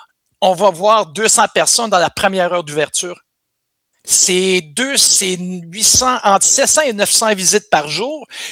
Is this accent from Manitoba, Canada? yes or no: no; Montreal, Quebec, Canada; Moi, je viens originellement de Montréal.